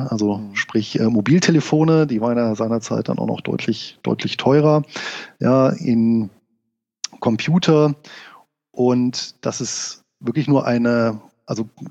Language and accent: German; Rhineland, Germany; born there; als gebürtiger Rheinländer war ich natürlich auch ein Freund des Feierns